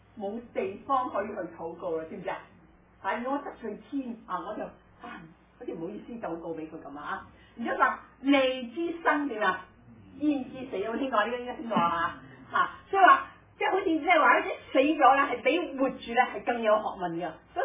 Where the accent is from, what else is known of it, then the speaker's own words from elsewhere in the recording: China; 我中国人